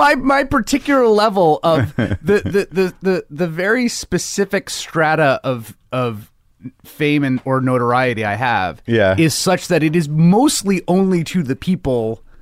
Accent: Bronx, New York, United States; It was a working class, middle class family. It was in the Bronx in the 80s. My mom is from the Bronx.

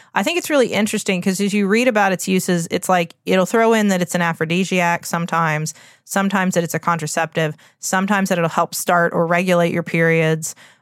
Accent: West Virginia, United States; I'm from West Virginia, the home of pepperoni rolls.

